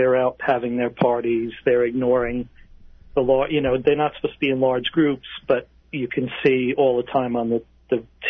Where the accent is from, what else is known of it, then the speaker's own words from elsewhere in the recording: Alaska, United States; moved away as an adult; the second I say I'm from Alaska, you know, I get all the loads of questions.